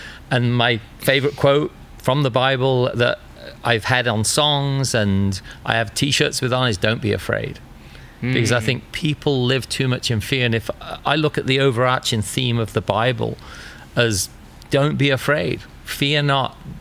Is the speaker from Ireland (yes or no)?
no; England, United Kingdom; also born or lived in Australia; now in United States; So I grew up in England, moved to Australia for 5 years, and then came to America in the 90s.